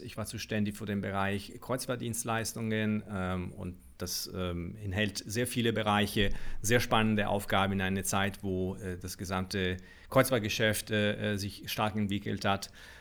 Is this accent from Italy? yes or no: yes; Milan, Lombardy, Italy; German is a second language; Also sagen wir so, ich komme aus Mailand